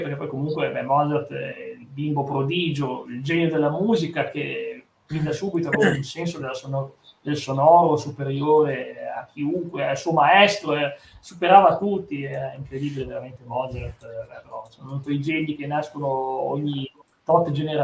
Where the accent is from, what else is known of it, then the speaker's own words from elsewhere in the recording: Vercelli, Piedmont, Italy; Sono di Vercelli, quindi Vercelli nato, cresciuto.